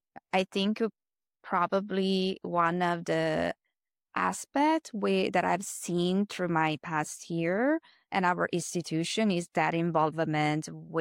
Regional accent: Italy; English is a second language; For example, I'm originally from Italy. I know that the healthcare system there works differently.

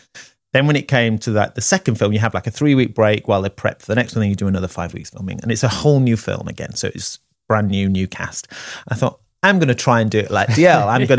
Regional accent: Leeds, Yorkshire and the Humber, United Kingdom; And they needed a Northern, I'm from Leeds, Asian, I'm half Pakistani.

